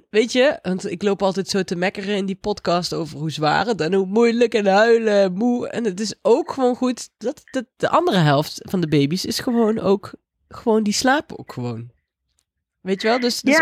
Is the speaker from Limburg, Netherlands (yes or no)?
yes; Limburg, Netherlands; zoals we in Limburg zeggen, een goeie roetsch.